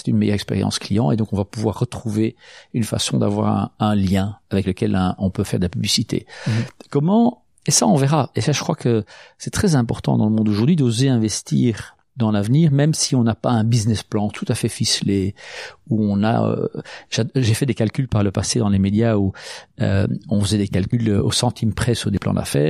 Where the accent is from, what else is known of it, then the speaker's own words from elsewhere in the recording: Belgium; en tant que Belge